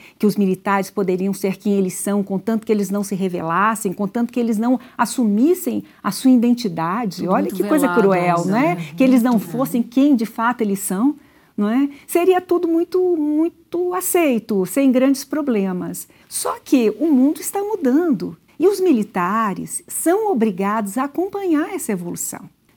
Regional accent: Belo Horizonte, Minas Gerais, Brazil; born there; Eu sou mineira, nascida em Belo Horizonte.

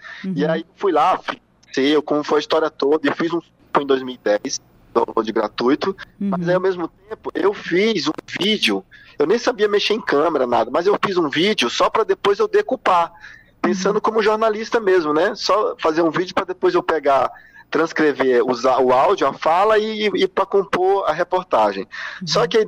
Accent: Maranhão, Brazil; Eu sou maranhense

